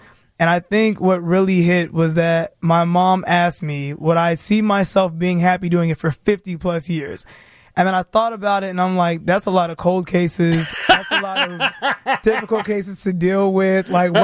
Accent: Chicago, Illinois, United States; now in Crete, United States; I am from Chicago.

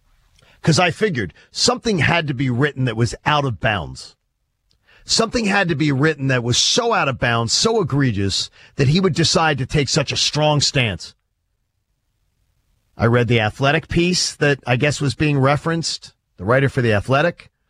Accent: Philadelphia, Pennsylvania, United States; I said it about my hometown of Philadelphia last hour in the show.

